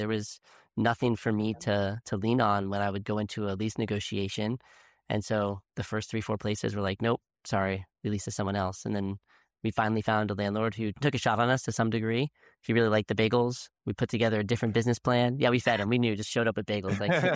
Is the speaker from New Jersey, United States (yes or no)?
yes; Point Pleasant Beach, New Jersey, United States; I was born in Point Pleasant Beach, New Jersey, you know, grew up on summers at the shore